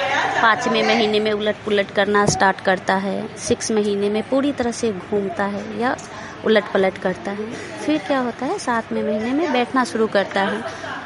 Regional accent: Pahaladpur, India; और मैं पहलादपुर पंचायत से हूँ।

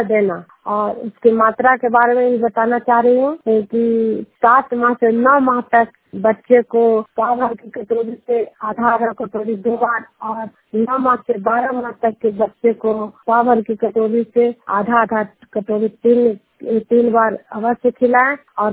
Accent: Bihar, India; मैं नालंदा जिला गाँव की निवासी हूँ

